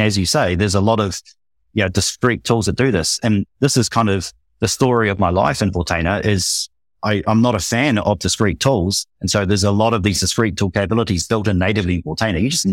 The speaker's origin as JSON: {"language": "English", "country": "New Zealand", "said": "I'm a Kiwi, right?"}